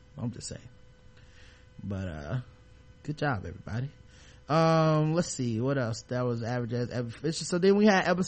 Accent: Chicago, Illinois, United States; I'm from Chicago, and most of these sports writers

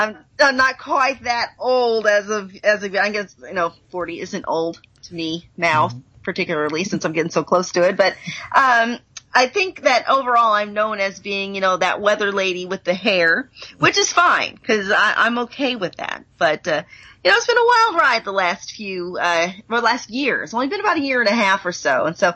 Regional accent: Plano, Texas, United States; born there; I was born in Plano, Texas, first of all, which is right outside of Dallas.

